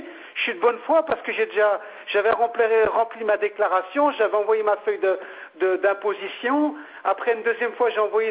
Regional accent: France; born there; je suis français, j'ai une carte d'identité française, je suis né en France, donc voilà.

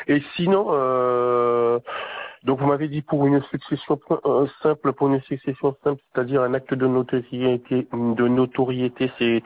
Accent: Le Gosier, Guadeloupe; now in Villenave-d'Ornon, France; Je suis de Gosier.

